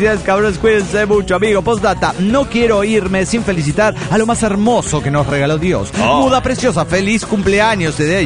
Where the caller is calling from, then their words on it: Potosí, Bolivia; de Potosí, Bolivia.